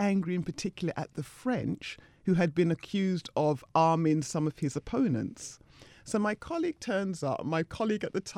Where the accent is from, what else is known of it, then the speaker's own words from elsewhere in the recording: England, United Kingdom; having been born and raised in England